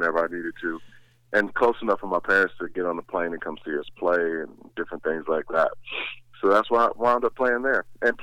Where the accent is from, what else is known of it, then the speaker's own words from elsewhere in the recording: Chicago, Illinois, United States; Who we grew up in Chicago, and we used to play football in the front yard.